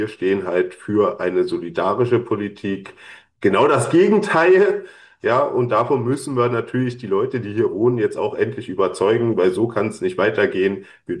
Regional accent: Berlin, Germany; als ich das erste Mal nach Tangermünde gekommen bin, ja, als, ich sag jetzt mal, als Berliner, der ja nur Berlin und seinen Speckgürtel kennt

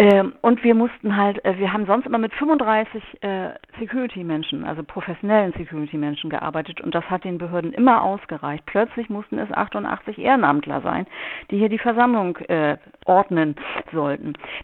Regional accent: West Germany, Germany; wir sind Westdeutsche, wir kennen keine andere Gesellschaftsform, die besser ist als die Demokratie

